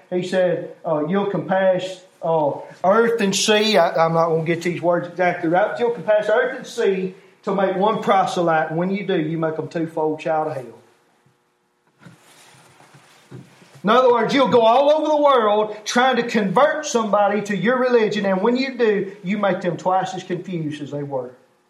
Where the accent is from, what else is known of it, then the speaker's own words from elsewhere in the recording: Eglin, Florida, United States; born there; I believe with all my heart I was born in Eglin, Florida, August 23rd, 1978